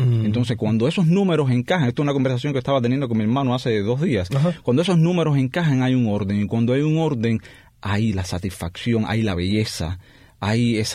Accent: Cuba; Y es lo que uno busca inevitablemente como isleño y como cubano, y de vivir en un caos tremendo

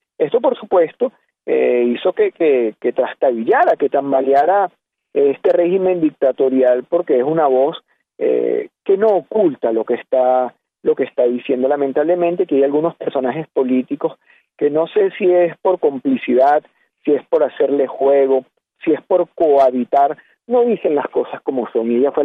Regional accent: Venezuela

